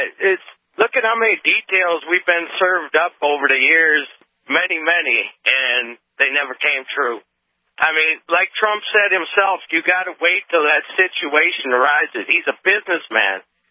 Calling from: Ballard, Minnesota, United States; It's just south of Alexandria, if you know where that is.

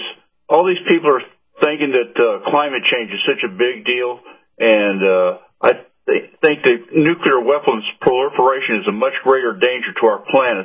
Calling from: Clearwater, Florida, United States; from Clearwater, Florida.

